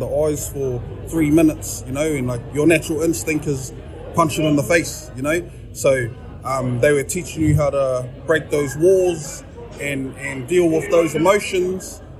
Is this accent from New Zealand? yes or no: yes; Tokoroa, Waikato, New Zealand; I was raised in Tokoroa. It's just all we know there is being a bushman and a gang member.